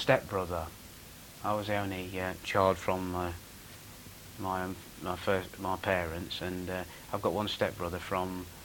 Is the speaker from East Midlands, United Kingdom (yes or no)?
yes; Leicester, East Midlands, United Kingdom; born there; and I was born in Leicester on the 2nd of March 1940.